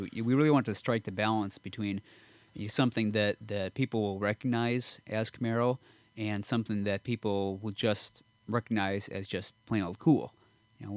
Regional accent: Milwaukee, Wisconsin, United States; moved away as an adult; now in Detroit, United States; I grew up in Milwaukee, and then I came to Detroit for design school

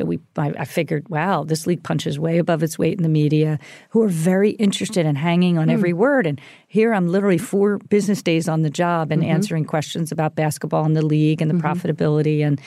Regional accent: Philadelphia, Pennsylvania, United States; And literally, we grew up in the Philadelphia area.

